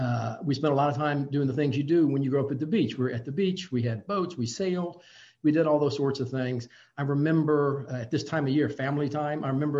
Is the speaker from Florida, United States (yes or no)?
yes; Jacksonville, Florida, United States; born there; I was born in Jacksonville, Florida. I come from a family of six.